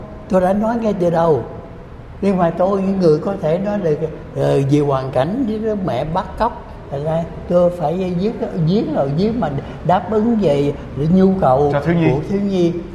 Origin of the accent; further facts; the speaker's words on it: Phnom Penh, Cambodia; tôi nhớ là bà khoảng tôi 7-8 tuổi gì đó, mà lúc đó ở quê tôi ở Phnom Penh, tức là thủ đô Campuchia đó.